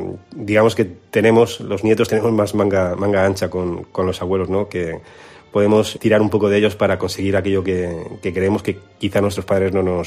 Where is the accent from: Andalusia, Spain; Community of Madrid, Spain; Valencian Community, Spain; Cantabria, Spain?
Valencian Community, Spain; Alicante; born there; luego se fueron a vivir a Alicante, que fue donde yo nací